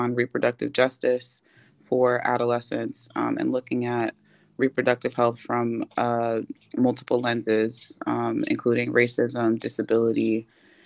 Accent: New Jersey, United States; now in New York, United States; I'm from Jersey, but I'm based in New York, and that's where I'm going to be practicing for the next couple years.

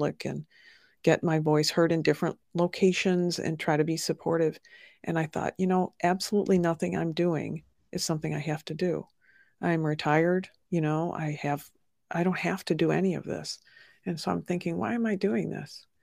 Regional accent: Detroit, Michigan, United States; born there; You know, I was born in Detroit, and Oxford High School in Oakland County is north of Detroit.

